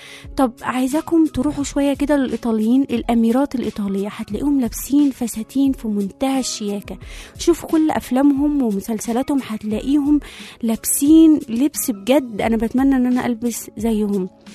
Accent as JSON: {"language": "Arabic", "country": "Egypt", "said": "ما تعيشوش عيشة أجانب وإحنا أصلا مصريين، ما تعيشوش عيشة مدن وإحنا في أرياف"}